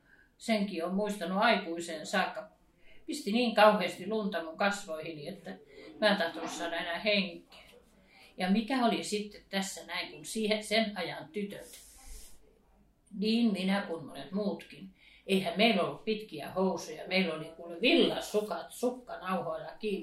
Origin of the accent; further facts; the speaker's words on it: Karelia, Finland; ne oli hämäläisiä, mä olen karjalainen, niin kuin varmaan siitä syntymäpaikastakin tiedän.